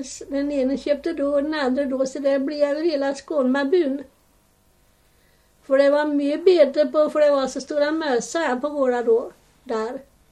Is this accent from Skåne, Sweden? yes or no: yes; Skåne, Sweden; jag är kommit från Skåne.